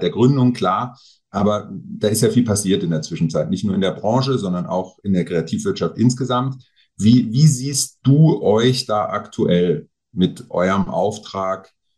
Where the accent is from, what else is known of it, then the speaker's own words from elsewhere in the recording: Kurpfalz, Germany; als Kurpfälzer, die wir sind